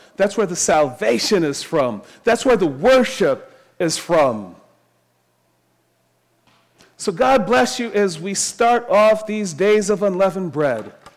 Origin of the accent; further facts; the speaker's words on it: Trinidad & Tobago; Growing up in Trinidad, like, maybe I'm spoiled now.